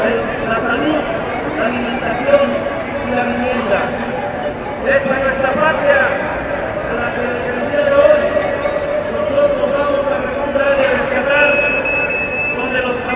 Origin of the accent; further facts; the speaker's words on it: Mexico; Como mexicanos mismos, no vamos a permitir que siga este proceso de invasión.